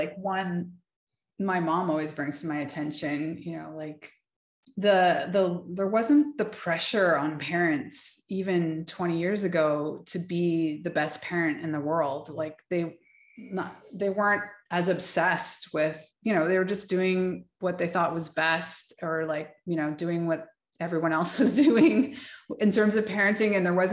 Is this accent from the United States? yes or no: no; Calgary, Alberta, Canada; growing up in Calgary, like we knew pretty well our neighbors